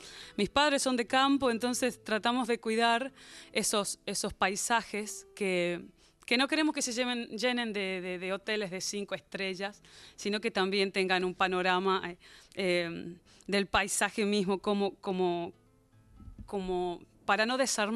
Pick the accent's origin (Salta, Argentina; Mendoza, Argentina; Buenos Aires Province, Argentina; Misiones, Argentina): Salta, Argentina; Cafayate; venimos desde Salta, Cafayate Salta.